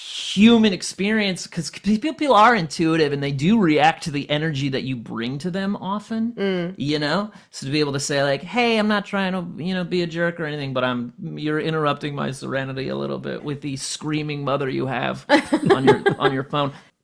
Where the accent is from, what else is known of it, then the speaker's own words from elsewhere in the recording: Midwest, United States; And I'm from the Midwest. That's an honor culture.